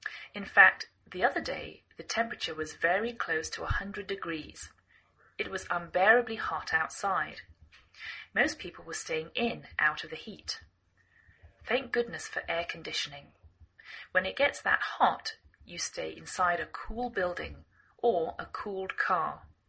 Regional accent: England, United Kingdom; now in United States

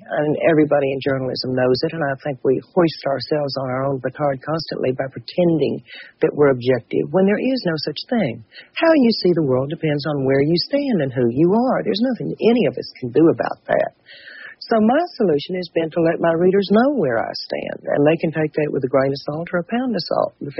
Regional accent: Southern United States, United States; I grew up in the South before the Civil Rights Movement.

